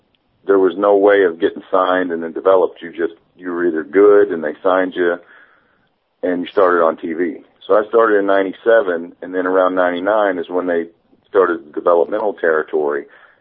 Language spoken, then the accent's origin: English; New Albany, Indiana, United States; Well, I grew up in New Albany, Indiana, which is right here in the Midwest